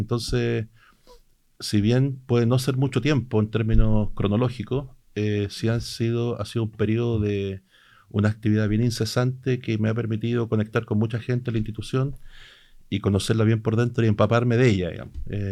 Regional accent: Concepción, Biobío, Chile; Yo crecí en dictadura, digamos, y era inevitable en las calles penquistas, ¿verdad?, estar en contacto con una realidad dura de aquellos años

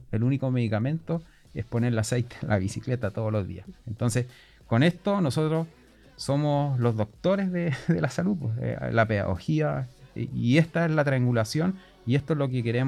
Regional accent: Osorno, Los Lagos, Chile; Entonces, yo soy de Osorno y yo dije, ¿cómo vinculamos a Osorno a esta actividad?

